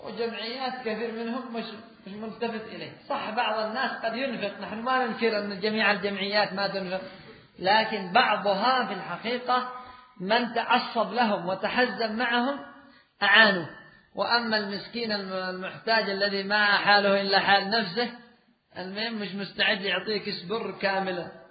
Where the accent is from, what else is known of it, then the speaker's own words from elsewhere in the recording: Yemen; عندنا في اليمن أيضا أحوال تحصل، أحوال والله المستعان